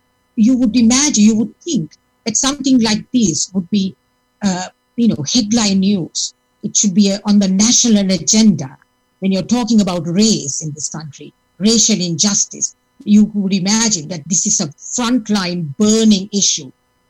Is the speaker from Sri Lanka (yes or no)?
yes; Sri Lanka; now in United Kingdom; I am a South Asian myself. I'm from Sri Lanka, came here as a refugee in the mid-80s